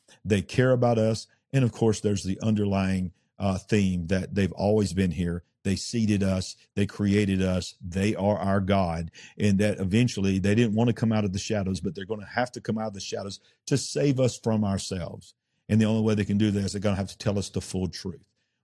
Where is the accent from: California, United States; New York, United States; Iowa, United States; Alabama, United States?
Alabama, United States; I'm from Alabama. I make up my own words on my show.